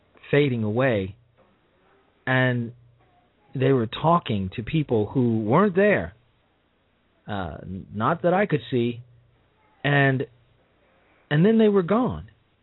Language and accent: English; Chicago, Illinois, United States; we had the Reverend Jesse Jackson in my hometown of Chicago